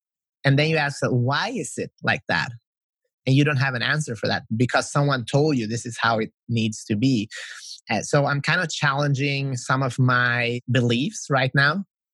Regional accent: Sweden; also born or lived in North Macedonia; I grew up in Sweden, but I'm originally from Macedonia.

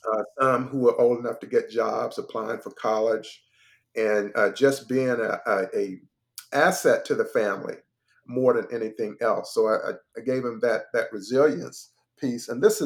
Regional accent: North Carolina, United States; Then I went to Georgia, well, North Carolina, my home state.

